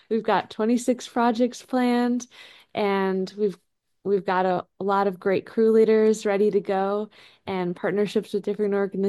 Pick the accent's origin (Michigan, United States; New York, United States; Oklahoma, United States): Michigan, United States; also born or lived in Wisconsin; Yeah, so I am actually from Michigan, not Idaho, and I grew up there and then went to school in Wisconsin studying electrical engineering.